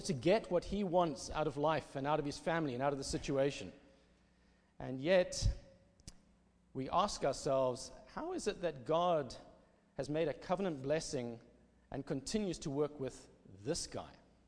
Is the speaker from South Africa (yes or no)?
yes; South Africa; It's really a delight and an honor for me to be here as a South African here at Belhaven.